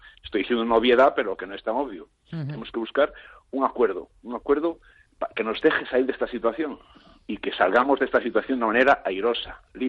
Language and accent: Spanish; Galicia, Spain; como esto de que soy gallego